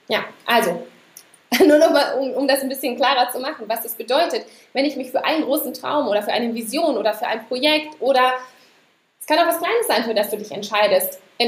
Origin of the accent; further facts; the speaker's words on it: North Rhine-Westphalia, Germany; also ich bin in NRW groß geworden